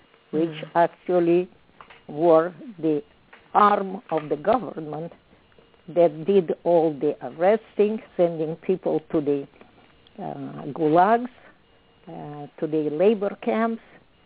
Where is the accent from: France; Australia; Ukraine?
Ukraine; Sloviansk, Donetsk Oblast; Right in my hometown in Slavyansk, which is now right in the middle of the site.